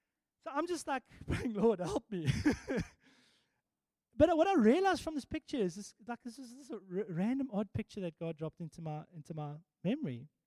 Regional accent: Port Elizabeth, Eastern Cape, South Africa; I was about 14 years old, 15 years old, and I love fishing, and I grew up in Port Elizabeth

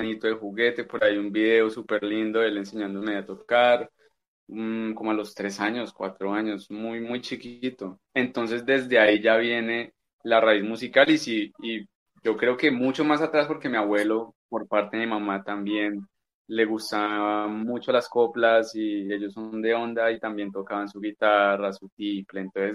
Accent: Ibagué, Tolima, Colombia; yo nací orgullosamente aquí en Ibagué, ibaguereño de cepa, de padres músicos, músicos clásicos.

